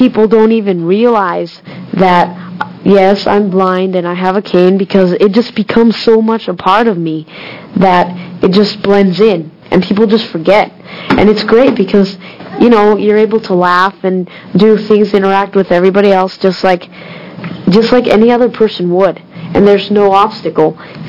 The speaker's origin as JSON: {"language": "English", "country": "Mexico", "second_language": "English", "said": "I'm bilingual. I'm English and Spanish, and my parents we came from Mexico"}